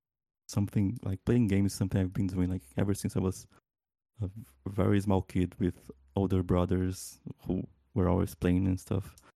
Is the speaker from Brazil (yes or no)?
yes; Brasilia, Federal District, Brazil; English is a second language; now in Toronto, Canada; I'm from Brazil, Brasilia, the capital. Currently, I'm living in Toronto, but I'm like Link said, I'm moving back home next week.